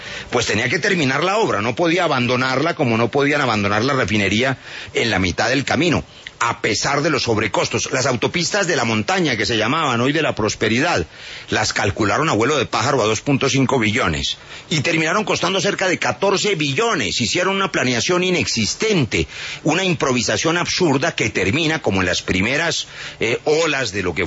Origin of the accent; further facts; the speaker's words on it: Colombia; como ciudadano, como colombiano